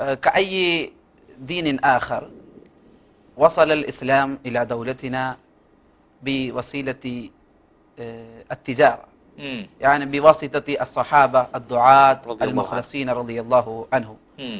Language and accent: Arabic; India; ولكن عندنا في الهند يكون استطلاع شهر رمضان برؤية الناس الهلال